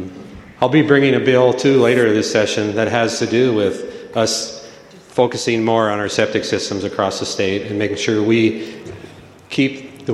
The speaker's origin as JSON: {"language": "English", "town": "Polson", "region": "Montana", "country": "United States", "said": "As many of you know, I'm from Polson."}